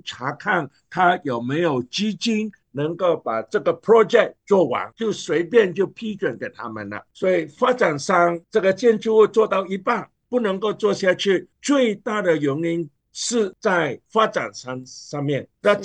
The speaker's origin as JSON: {"language": "Chinese", "region": "Sarawak", "country": "Malaysia", "tie": "born or raised there", "said": "因为我们是出生在砂劳越，是在马来西亚，所以砂劳越是我们的家。"}